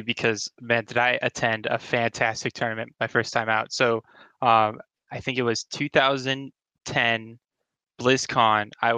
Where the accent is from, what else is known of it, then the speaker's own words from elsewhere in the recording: California, United States; I grew up in Northern California.